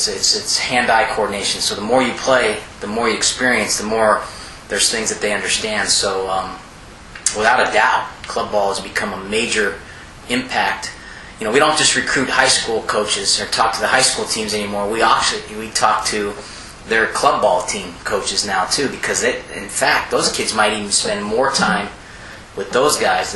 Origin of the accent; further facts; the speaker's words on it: Arizona, United States; Yeah, I grew up in Arizona.